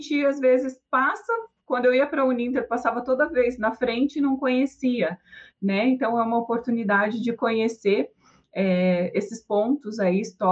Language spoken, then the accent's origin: Portuguese; Pato Branco, Paraná, Brazil; born there; Até coloquei uma foto minha aqui na cidade onde eu nasci, lá em Pato Branco, né?